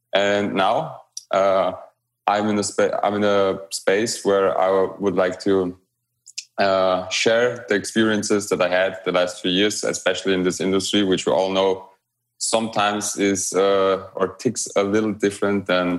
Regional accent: Romania; now in Vienna, Austria; been living in Vienna for about 20 years now, or the best city in the world, as I like to call it. Before that, I grew up in Romania because that's the place of my origin.

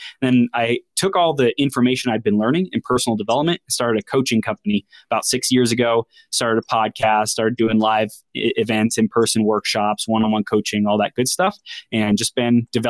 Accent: Chino, California, United States; I grew up in Southern California, Inland Empire, Chino area, went to Cal Poly Pomona.

